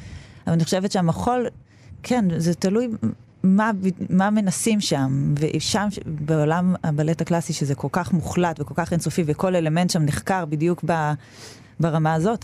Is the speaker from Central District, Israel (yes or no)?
no; Herzliya, Tel Aviv District, Israel; born or raised there